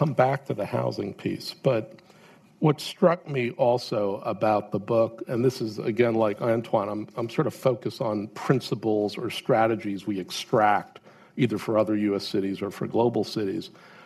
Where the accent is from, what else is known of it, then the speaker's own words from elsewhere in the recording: Brooklyn, New York, United States; I grew up in Brooklyn, New York. near Coney Island when Brooklyn was Brooklyn.